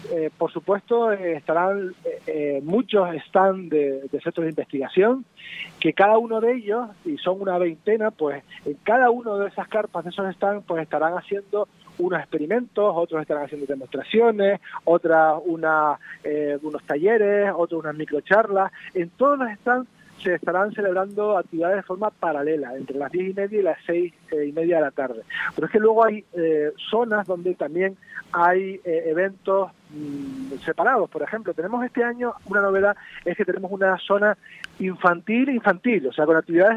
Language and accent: Spanish; La Orotava, Canary Islands, Spain; Pues porque yo soy de la Orotava.